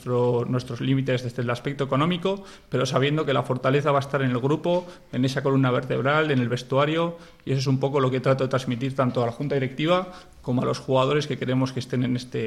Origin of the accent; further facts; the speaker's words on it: Bilbao, Basque Country, Spain; Salí hace un tiempo de Bilbao para afrontar retos deportivos lejos de mi casa, como fue el club del Algeciras Club de Fútbol. Y bueno, pues vuelvo a Bilbao, a una tierra ya conocida que siempre me ha recibido con los brazos abiertos